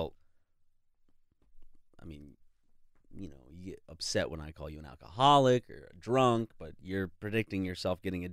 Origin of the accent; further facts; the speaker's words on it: South Carolina, United States; I think a lot of people, because we say that we're both from South Carolina, think